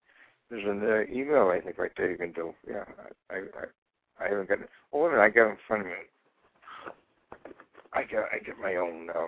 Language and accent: English; Plymouth, Massachusetts, United States; I'm from Plymouth originally, and I've lived in Hyannis since I've been down here since 1948.